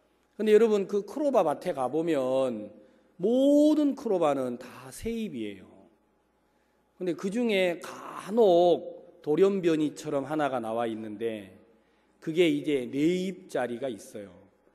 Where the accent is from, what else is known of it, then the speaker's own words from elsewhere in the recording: South Korea; born there; 한국에서 태어난 게 참 제게 큰 행복이구나.